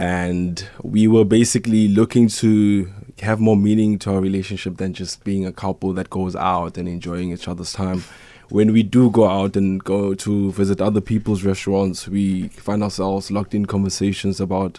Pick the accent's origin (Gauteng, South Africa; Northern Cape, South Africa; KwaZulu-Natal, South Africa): Northern Cape, South Africa; Kimberley; Well, I'm from beautiful Northern Cape, Kimberley. Okay. That's where I was born and bred. I moved to Cape Town to pursue a career in interior design. And I've been here for the past 10 years now.